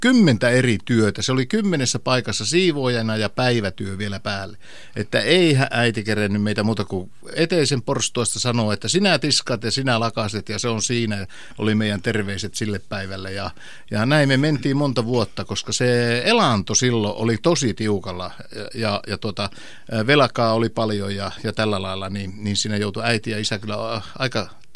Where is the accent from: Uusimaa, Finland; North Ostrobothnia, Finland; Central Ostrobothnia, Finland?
Central Ostrobothnia, Finland; Kokkola; also born or lived in Kannonkoski; Mä oon syntynyt kuule Kannonkoskella Vihtaperän kylässä ja Mottipinon juuressa ja sieltä sitten äiti ja isä muuttokurma kyylillä tultiin sitten aikoinaan tuonne Kokkolaan päin.